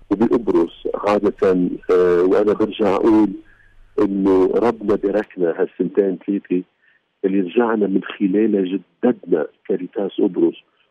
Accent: Lebanon; احنا ما فينا ننسى كلبنانية

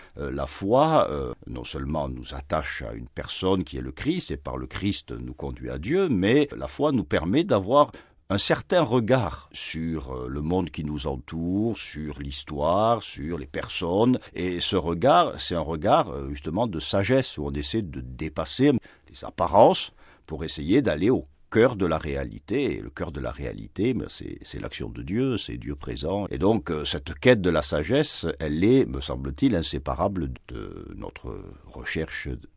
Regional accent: Marseille, Provence-Alpes-Côte d'Azur, France; Je suis originaire de Marseille, et plus spécialement des quartiers nord de Marseille, qui sont des quartiers difficiles, où les chrétiens ne sont pas la majorité.

